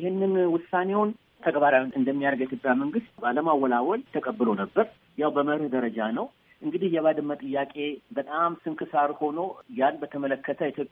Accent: Addis Ababa, Ethiopia; እኔ አማርኛ ተናጋሪ የአዲስ አበባ ልጅ ነኝ።

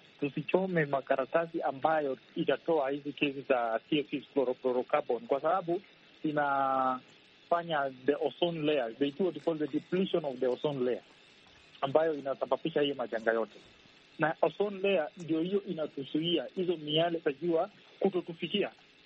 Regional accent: Kenya; now in Angola; Mimi ni Mkenya lakini nafanya kazi nchi ya Angola.

